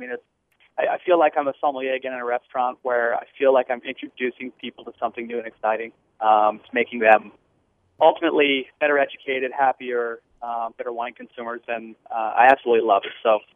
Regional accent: Northeast, United States; Family growing up in the Northeast owned a beverage marketing company.

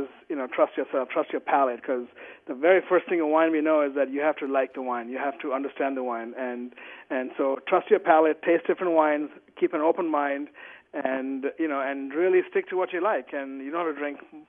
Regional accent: Kolkata, West Bengal, India; moved away as an adult; now in San Francisco, United States; I grew up in Calcutta and came to New York to go to the CIA to want to become a chef.

